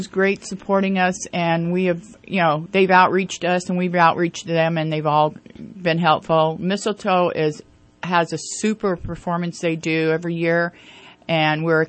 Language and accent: English; San Diego, California, United States; I am a transplant from San Diego.